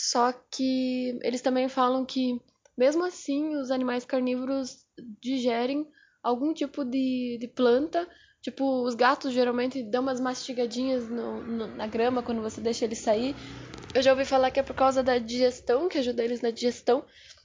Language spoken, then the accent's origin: Portuguese; Rio Grande do Sul, Brazil; A gente veio do Rio Grande do Sul e, tipo, o que a gente pensa para comemorar as coisas é um churrasco.